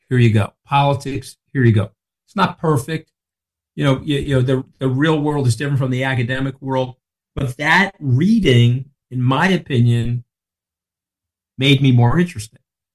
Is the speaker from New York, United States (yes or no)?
yes; Long Island, New York, United States; I grew up in Saturday Night Fever of Long Island.